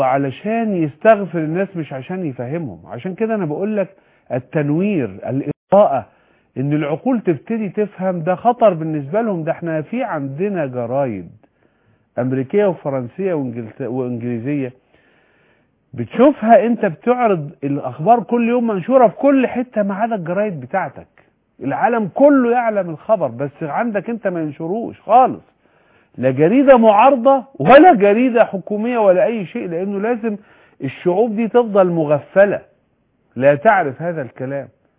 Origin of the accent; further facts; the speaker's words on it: Egypt; كمصري كعربي كمسلم